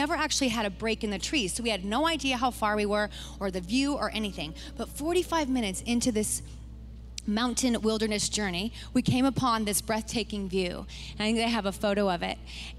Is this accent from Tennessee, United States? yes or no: no; Oregon, United States; moved away; So I'm originally from Oregon. I grew up building forts and fighting with sticks and playing in dirt.